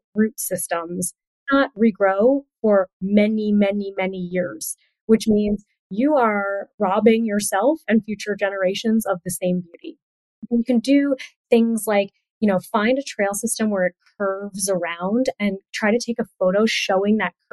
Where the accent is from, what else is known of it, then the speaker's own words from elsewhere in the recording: New England, United States; now in Portugal; the PR person happened to know that I'm both from New England, so I'm very close originally from the Island Creek team, and currently live in Portugal.